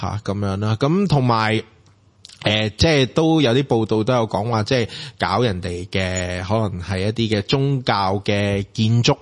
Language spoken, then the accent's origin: Cantonese; Hong Kong; 咁樣就我哋香港人係唔同啲嘅